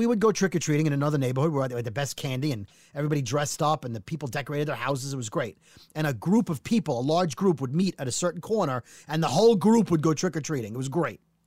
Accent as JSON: {"language": "English", "town": "Brooklyn", "region": "New York", "country": "United States", "tie": "born or raised there", "said": "And it was, my age, it was at a time when I didn't have cable growing up in Brooklyn."}